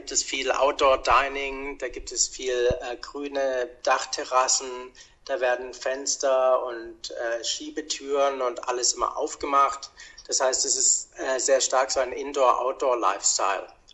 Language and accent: German; Germany; moved away as an adult; now in Australia; Das ist immer wieder interessant, auch nach 15 Jahren in Australien, dass man als Deutscher doch sehr interessiert immer aufgenommen wird.